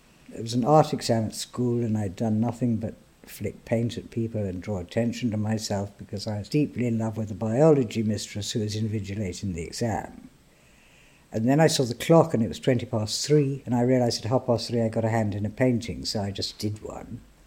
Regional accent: Hadleigh, East of England, United Kingdom; it had moved to the outskirts of Hadley, where I grew up in Suffolk.

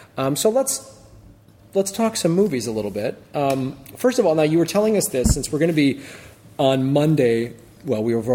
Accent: Chicago, Illinois, United States; Because I'm from Chicago, right?

